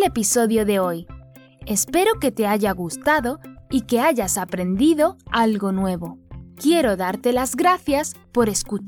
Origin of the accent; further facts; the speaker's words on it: Málaga, Andalusia, Spain; Soy de Málaga, una ciudad en la Costa del Sol, al sur de España. Y allí estas cosas no pasan. Nunca nieva.